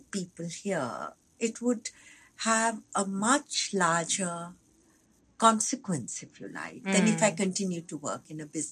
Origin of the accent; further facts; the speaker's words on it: Delhi, India; Actually, I grew up in Delhi.